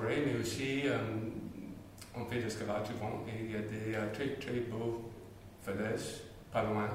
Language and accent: French; United States; now in France; Je suis arrivé à Rapoyer en 2010. De vrai étranger. Je suis arrivé des États-Unis avec ma famille. On a acheté une maison ici.